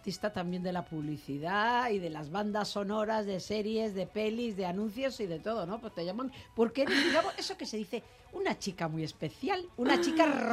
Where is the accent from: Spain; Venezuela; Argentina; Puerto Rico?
Spain; Galicia; Soy gallega, que soy gallega.